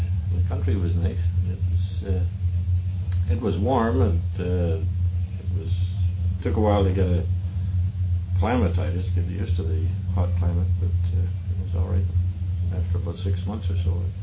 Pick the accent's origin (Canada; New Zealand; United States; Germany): Canada; Winnipeg, Manitoba; born there; I was born in Winnipeg in St. James. In 29th of May, 1913.